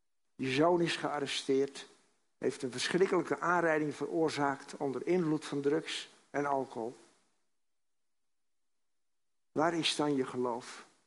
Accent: Bible Belt, Netherlands; Wij komen uit de Bijbelbelt

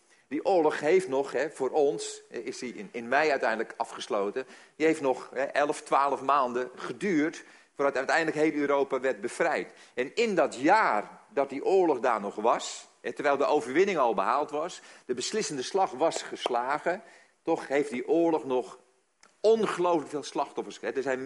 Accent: Den Helder, North Holland, Netherlands; Ik ben opgegroeid in Den Helder. Ik heet een Helderse Jutter, zo heet dat. En daar een groot deel van mijn leven doorgebracht.

